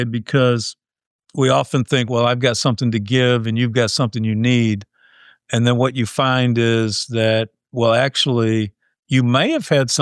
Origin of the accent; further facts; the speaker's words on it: United States; I'm an American, so we must be next.